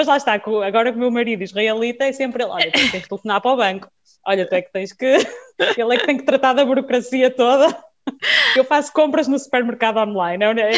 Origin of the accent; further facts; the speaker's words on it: Braga, Portugal; eu estudei na UEM, mas também sou nascida e criada em Braga, portanto que também é uma cidade fabulosa.